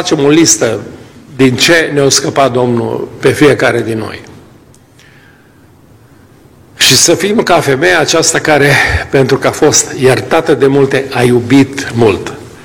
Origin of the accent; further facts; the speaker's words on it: Romania; moved away; mă biruiește patriotismul și dorința de a pleca înapoi în România, îi vorbesc despre satul meu, cel mai frumos sat din lume